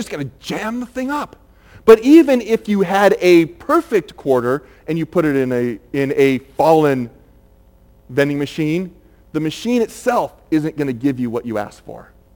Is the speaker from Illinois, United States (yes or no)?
yes; Chicago, Illinois, United States; We grew up in Chicagoland, but you still know it.